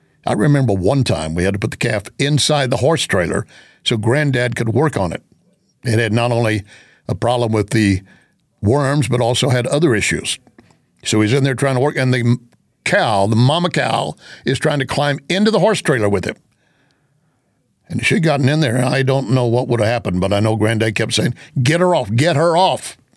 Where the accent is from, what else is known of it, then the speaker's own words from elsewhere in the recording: Texas, United States; As you have heard me say before, I grew up in West Texas. My dad was in the oil field business.